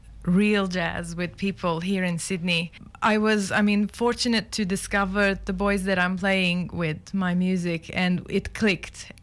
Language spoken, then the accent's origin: English; Beirut, Beirut Governorate, Lebanon; when I was growing up in Beirut and playing classical music